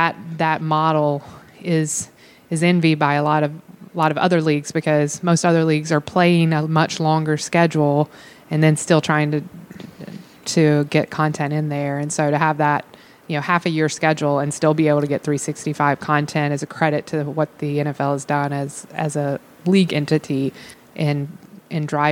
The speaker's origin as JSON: {"language": "English", "region": "North Carolina", "country": "United States", "tie": "born or raised there", "said": "I grew up in North Carolina, a small town in Western North Carolina. Grew up playing 3 sports a year."}